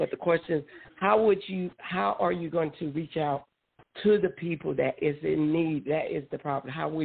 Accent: North Carolina, United States; I'm originally from Anson County, and I do like to give back to my hometown

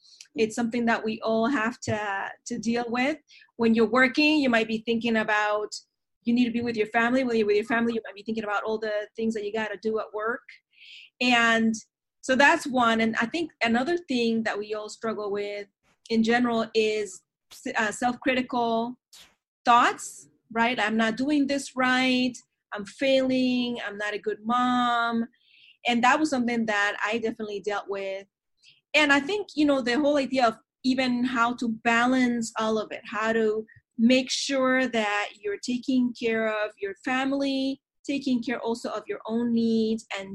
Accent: Panama City, Panamá, Panama; now in United States; I'm originally from Panama, Panama City, Panama, and I've lived in the United States now for 31 years.

